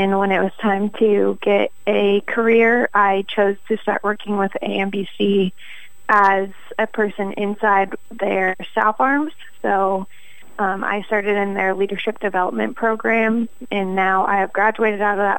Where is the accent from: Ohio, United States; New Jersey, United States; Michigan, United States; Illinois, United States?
Ohio, United States; Johnstown; now in Audubon, United States